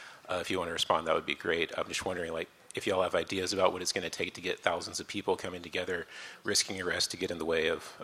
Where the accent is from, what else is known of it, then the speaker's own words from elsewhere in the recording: Oak Ridge, Tennessee, United States; I'm from Tennessee, born in Oak Ridge, but now living in Ray County